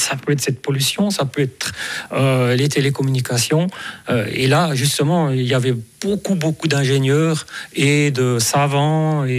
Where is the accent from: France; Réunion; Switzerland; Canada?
Switzerland; je suis un petit Suisse qui vient voir vos grandes fusées décoller.